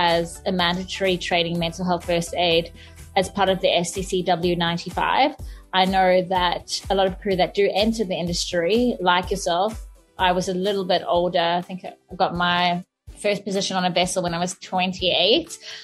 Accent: South Africa; now in Australia; I'm South African. I live in Australia.

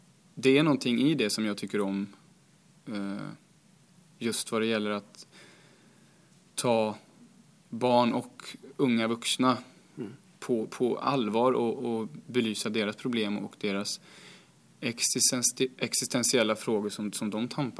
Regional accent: Karlshamn, Blekinge, Sweden; moved away as an adult; Jag har vuxit upp i Karlshamn och så flyttade jag därifrån 2006 när jag började på folkhögskola i Svalöv i Skåne.

